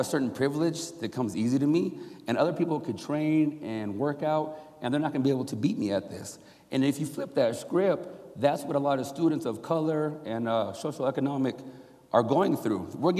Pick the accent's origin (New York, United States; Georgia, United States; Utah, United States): Utah, United States; I'm from Utah. I'm half black and half white.